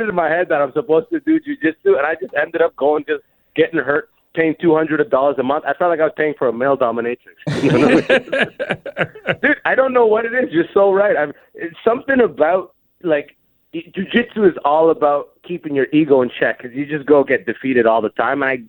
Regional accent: London, Ontario, Canada; also born or lived in Sudan; Grew up in London, Ontario. I'm from Sudan, but grew up in London, Ontario.

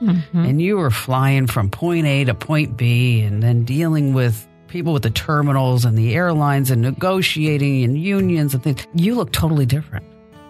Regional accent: New Jersey, United States; Does anybody know I'm really from New Jersey?

